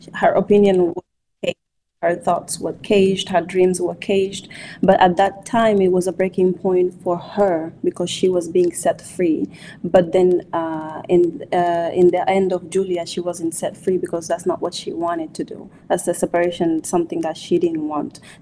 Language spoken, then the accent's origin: English; Sudan; moved away as an adult; Yes, I was born in Sudan and I was raised in Sudan, and I lived all my life in Sudan until the point of separation. It was very difficult to leave because that was home for me. Even the South Sudan side, I've never visited, I've never been.